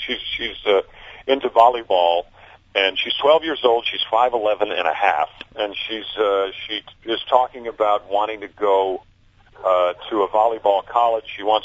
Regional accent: Mount Kisco, New York, United States; I was always a music fan, and I grew up in Mount Kisco, New York, just not too far south of you, and not nearly as south as people think.

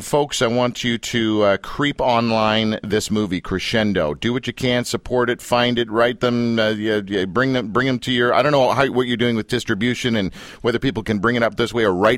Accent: Canada; I'm just Canadian.

